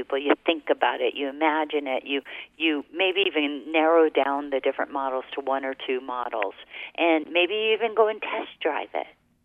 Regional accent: Hawaii, United States; I was raised in Hawaii, and I'm fair, so I have lots of freckles.

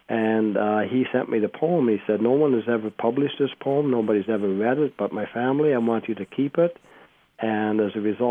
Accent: Canada; When I go back to my hometown up in Canada, I see miners that I worked with a long time ago if they're still living.

